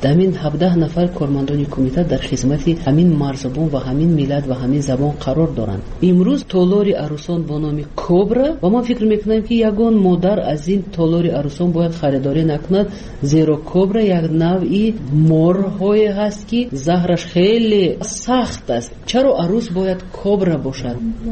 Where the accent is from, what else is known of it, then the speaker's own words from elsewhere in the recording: Tajikistan; first language Tajik; این علاقه از نگاه قانونگذاری جمهوری تاجیکستان تحقیر نسبت به زبان من است، زبان مادری من است